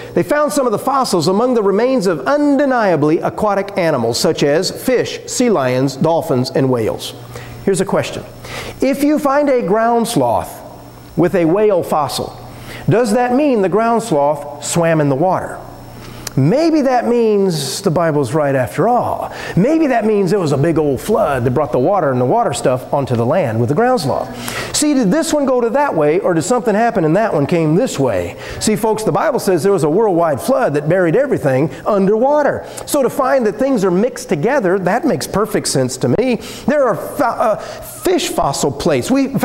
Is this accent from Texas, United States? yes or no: yes; Texas, United States; But anyway, actually, we're from Texas.